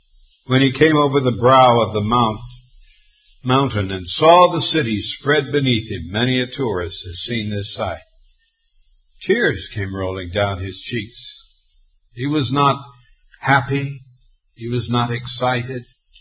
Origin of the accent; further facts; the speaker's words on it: Montana, United States; Growing up in Montana, I used to ride horses that had never been ridden before.